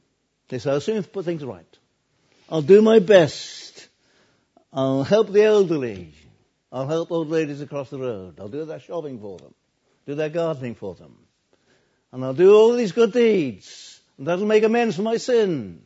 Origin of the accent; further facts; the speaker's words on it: Norwich, East of England, United Kingdom; born there; where I was born in Norwich